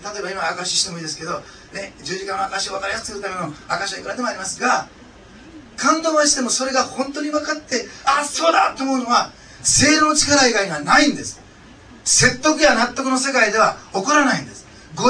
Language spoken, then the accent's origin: Japanese; Osaka, Japan; 学生時代、私大阪市なんですけど